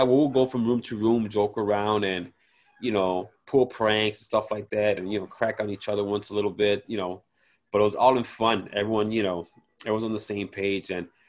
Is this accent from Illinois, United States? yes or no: yes; Chicago, Illinois, United States; That was awesome because that's where my family's from, Puerto Rico. I am Puerto Rican, but I was born and raised in Chicago.